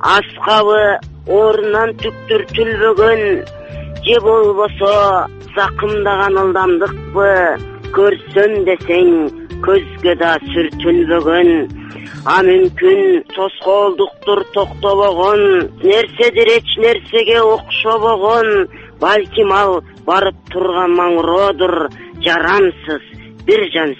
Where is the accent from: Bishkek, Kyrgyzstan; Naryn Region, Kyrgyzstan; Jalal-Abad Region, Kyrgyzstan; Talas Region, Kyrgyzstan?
Naryn Region, Kyrgyzstan; Akyi; born there; Мен 1986 жылын Кочкор районунун Акый айылында туулгам.